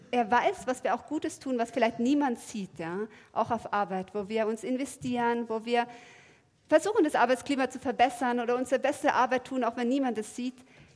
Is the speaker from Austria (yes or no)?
no; Norway; German is a second language; ich komme aus Norwegen